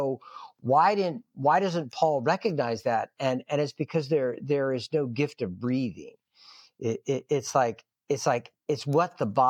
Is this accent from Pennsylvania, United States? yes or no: yes; Philadelphia, Pennsylvania, United States; also born or lived in California; Philadelphia area. Since we moved here many, many years ago when I was a kid from California, we've been in the Philly area.